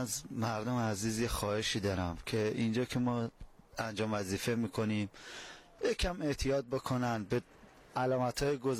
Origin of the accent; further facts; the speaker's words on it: Mehriz, Yazd, Iran; بنده متأهل هستم، بعد عرضم به حضورتون که اصالتاً یزدی هستیم، شهرستان مهریز.